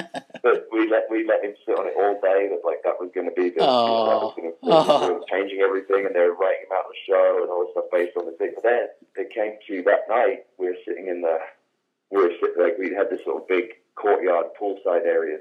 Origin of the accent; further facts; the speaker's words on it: King's Lynn, East of England, United Kingdom; Where we've been built from in King's Lynn at Lynchport, which is a great venue.